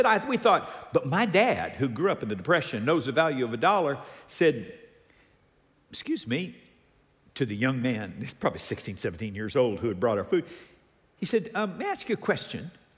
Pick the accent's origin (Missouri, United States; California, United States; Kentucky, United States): California, United States; Downey; Some of you know I grew up in Downey, California. Went to elementary school there.